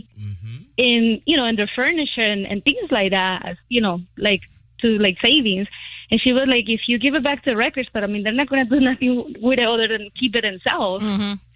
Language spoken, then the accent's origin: English; Colombia; English is a second language; I'm from another country. I'm from Colombia.